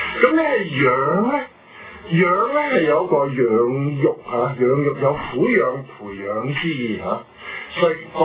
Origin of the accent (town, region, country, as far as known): China